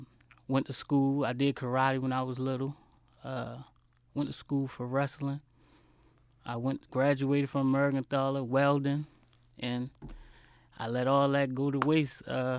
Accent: Baltimore, Maryland, United States; I grew up on Alhambra Avenue off of Old York Road, Cold Spring.

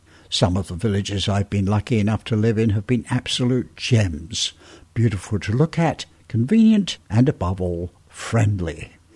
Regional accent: London, United Kingdom; I grew up in and around London with no real sense of country life.

